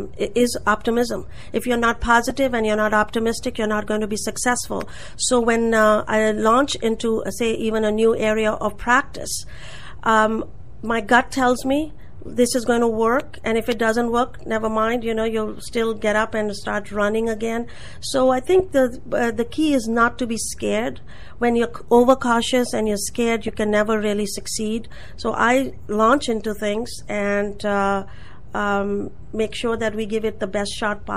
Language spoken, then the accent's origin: English; India; moved away; As an immigrant, especially in 1986 when being an Indian was not in style. People were more concerned about my ethnicity rather than my capabilities.